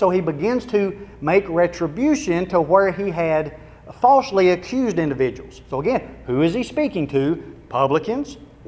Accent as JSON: {"language": "English", "town": "Waynesboro", "region": "Tennessee", "country": "United States", "said": "I'm originally from Waynesboro, Tennessee. And unless you play basketball, go to basketball camp, you don't probably know where that is. But southern middle Tennessee"}